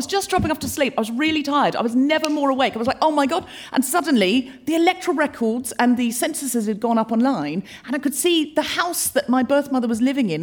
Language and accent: English; Australia; I was brought up in Australia. I know I don't sound especially Australian, but I read a lot of Enid Blyton as a child and I picked up the accent from the books. I was born in Brisbane